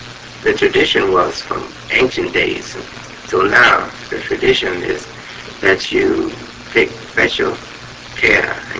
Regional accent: Chicago, Illinois, United States; moved away; also born or lived in Rialto; I've been outside of my hometown, Chicago, and the place I was most comfortable in was Rialto.

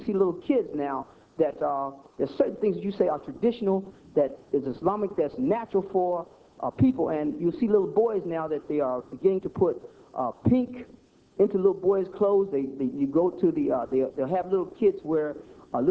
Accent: Kosciusko, Mississippi, United States; I am from Kosciuszko, Mississippi, and I just recently came from the Washington, D.C. area.

